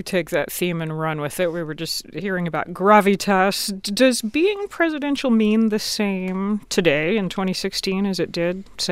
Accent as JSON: {"language": "English", "town": "Atlanta", "region": "Georgia", "country": "United States", "tie": "born or raised there", "said": "Also joining us from member station WABE in my hometown, Atlanta, Jason Johnson."}